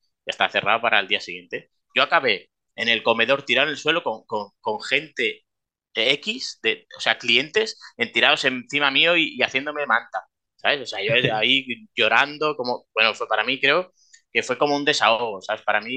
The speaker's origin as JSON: {"language": "Spanish", "town": "Calella", "region": "Catalonia", "country": "Spain", "tie": "born or raised there", "said": "mi pueblo, Calella se llama, en mi pueblo, y fuimos a un bar que justamente como es verano, mi pueblo es muy turístico y mi pueblo siempre es reconocido porque tiene mucho turista alemán."}